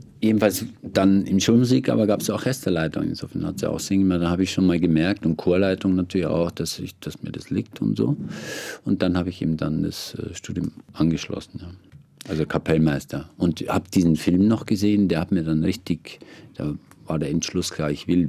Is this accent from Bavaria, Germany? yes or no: yes; Kareth, Bavaria, Germany; also da in Karet, wo ich herkomme